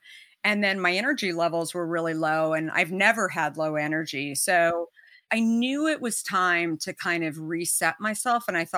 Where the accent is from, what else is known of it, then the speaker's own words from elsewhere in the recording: Arizona, United States; I personally should have been enjoying water my whole life growing up in Arizona, but I didn't.